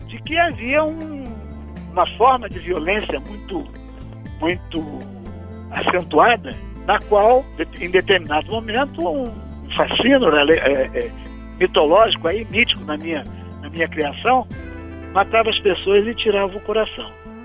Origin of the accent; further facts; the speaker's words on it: Rio de Janeiro, Brazil; vivendo as várias localidades no Rio de Janeiro. Nasci no Irajá. Do Irajá eu me passei mais para próximo do centro, né? Para a Zona Norte, propriamente dito. Morei no Lins de Vasconcelos, morei no Grajaú, morei na Tijuca. Finalmente morei em Vila Isabel